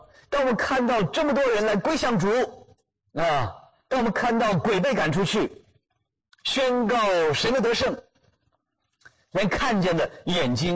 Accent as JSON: {"language": "Chinese", "country": "China", "tie": "born or raised there", "said": "那咱可是生在新中国，长在红旗下"}